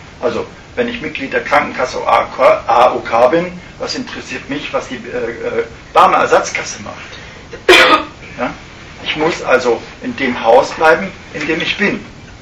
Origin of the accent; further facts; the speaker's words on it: Rhineland-Palatinate, Germany; accent: Palatine; ich versuche es mit meiner reinen pfälzischen Schnauze, ich bin Rheinländer